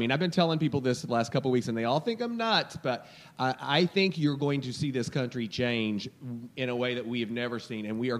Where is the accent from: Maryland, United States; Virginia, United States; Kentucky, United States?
Kentucky, United States; And remember what I've been saying for 4 years, because I'm from Kentucky.